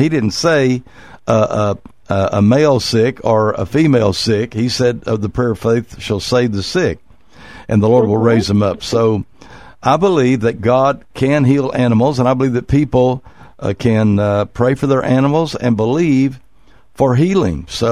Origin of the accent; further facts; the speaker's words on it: Oklahoma, United States; But I grew up in Oklahoma, and I don't remember my dad ever taking one of our animals to the vet